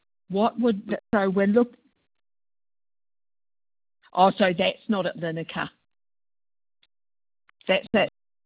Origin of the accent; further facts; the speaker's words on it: New Zealand; accent: Kiwi; Sorry, it's probably my Kiwi accent.